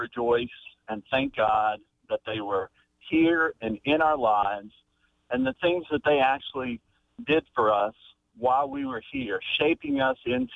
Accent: Louisiana, United States; I'm from Southern Louisiana, mm-hmm. so my mother taught me how to cook a roux.

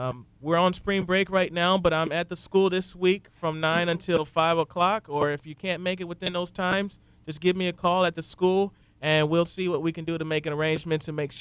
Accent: Orlando, Florida, United States; Well, it really made me feel comforted, because again, I'm coming from Orlando.

